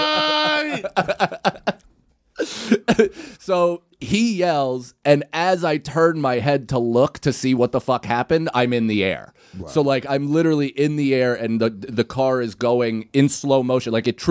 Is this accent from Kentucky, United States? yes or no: no; Rockland County, New York, United States; and we're from Rockland, so I think you've probably had friends that have died in car accidents, right?